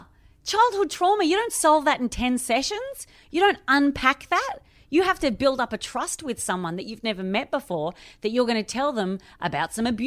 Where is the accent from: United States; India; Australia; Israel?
Australia; now in London, United Kingdom; I am a comedian. I am Australian. I live in London.